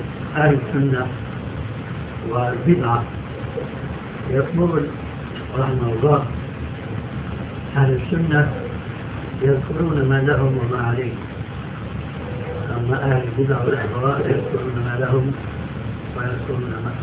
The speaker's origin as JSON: {"language": "Arabic", "country": "Syria", "said": "يعني في مثل عام عندنا في سوريا"}